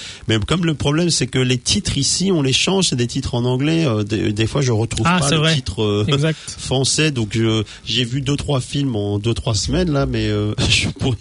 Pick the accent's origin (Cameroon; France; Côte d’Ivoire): France; now in New Zealand; ça fait longtemps que je suis parti de France